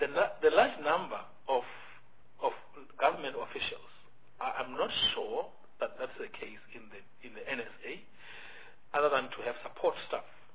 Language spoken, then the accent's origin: English; South Africa; I'm a South African